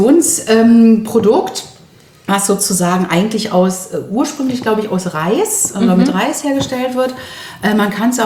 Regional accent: Berlin, Germany; um das mal als Berlinerin zu sagen

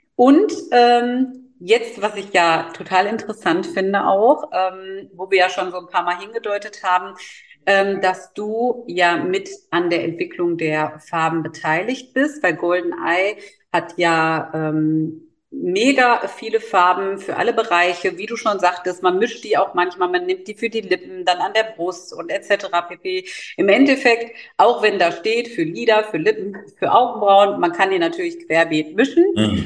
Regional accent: Spain; Ich bin selber Spanierin

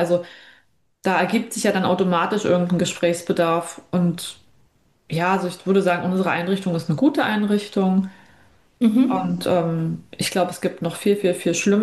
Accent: Baden-Württemberg, Germany; als hier bei uns in Baden-Württemberg.

